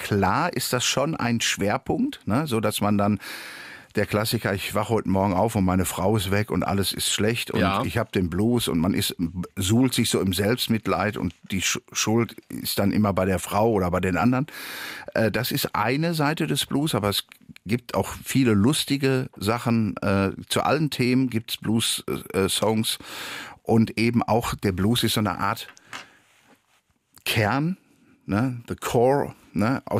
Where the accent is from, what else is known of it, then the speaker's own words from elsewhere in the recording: North Rhine-Westphalia, Germany; ich komme aus Nordrhein-Westfalen